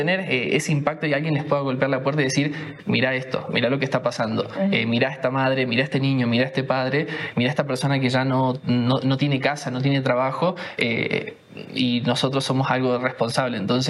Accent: Argentina; Yo vengo de Argentina, una ciudad muy pequeña.

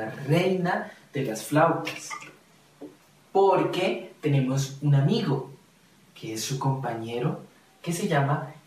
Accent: Nariño, Colombia; el resguardo de Pastás, municipio de Aldán. Hoy he querido venir a compartirles un poquito de la música, de los sonidos de mi tierra, una tierra de volcanes, de montañas sagradas, nevados, lagunas, frailejones, cóndores, un territorio maravilloso, el Nudo de los Pastos.

